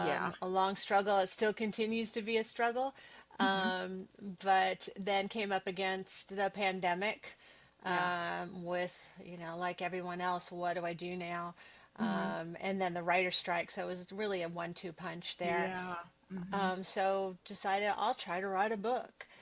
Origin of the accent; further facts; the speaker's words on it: Studio City, California, United States; also born or lived in Missouri; And I grew up in Studio City, California. I was born in Missouri, but spent most of my life in Studio City.